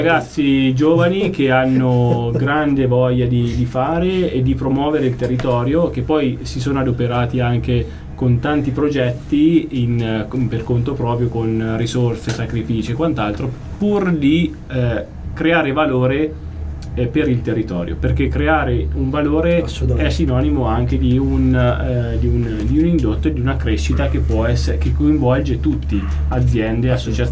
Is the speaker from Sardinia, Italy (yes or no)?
no; Magione, Umbria, Italy; il lago Trasimeno per me è il territorio di nascita e di crescita, quindi io sono lì, nato e cresciuto a Magione, quindi sulle colline del Trasimeno